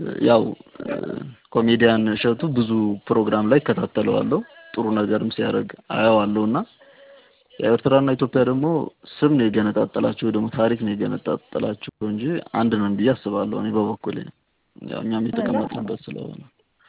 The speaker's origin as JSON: {"language": "Amharic", "town": "Asmara", "region": "Maekel", "country": "Eritrea", "moved": "yes", "lives_now": "Addis Ababa, Ethiopia", "said": "እኔ እዚህ ነው የኖርኩት፣ 12 ዓመት እዚህ ነው የኖርኩት ከኤርትራ ከአስመራ መጥቼ"}